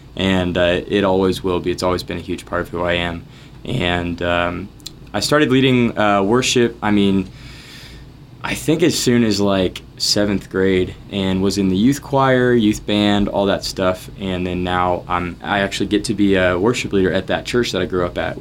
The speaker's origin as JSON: {"language": "English", "town": "Amarillo", "region": "Texas", "country": "United States", "tie": "born or raised there", "also_born_or_lived": "Illinois", "said": "so yeah, I was born actually in Illinois. And my dad was working as a youth pastor in Illinois at a church. And 2 months after I was born, they moved to Amarillo, and I've been there for 23 years now."}